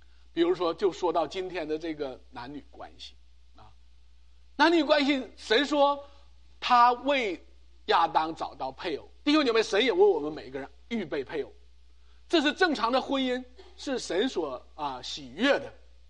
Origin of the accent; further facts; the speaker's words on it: China; 弟兄姐妹，我们中国人特别的愿意做学霸